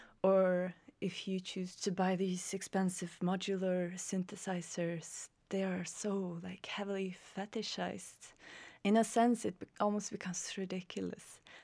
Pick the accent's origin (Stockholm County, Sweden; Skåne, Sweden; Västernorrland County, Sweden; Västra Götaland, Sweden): Västernorrland County, Sweden; Härnösand; It was also the commission from a local museum in my hometown, Härnösand.